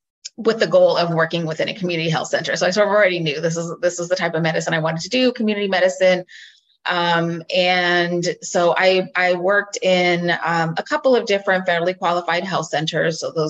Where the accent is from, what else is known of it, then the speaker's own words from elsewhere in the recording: Oakland, California, United States; I was born and raised in Oakland, and I went to Oakland Public Schools and went on to college